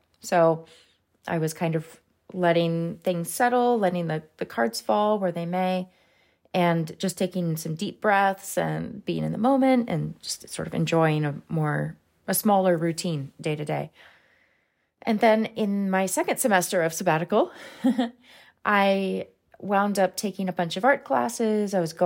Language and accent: English; United States; all of these things that I should have already known about as an American